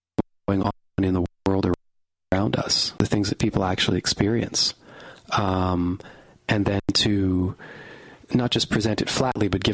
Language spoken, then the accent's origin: English; Western Canada, Canada; I grew up in Western Canada.